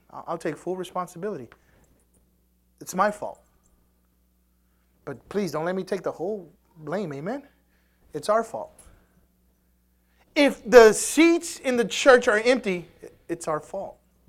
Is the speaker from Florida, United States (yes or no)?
no; Houston, Texas, United States; I'm from Houston, amen.